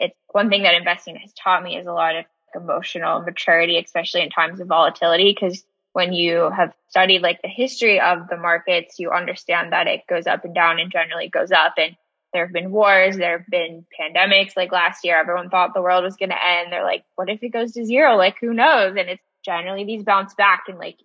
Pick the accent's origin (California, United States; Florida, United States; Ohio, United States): Ohio, United States; Bexley; So she took me to the local Chase Bank in my hometown of Bexley, Ohio, and they set me up with mutual funds, I think.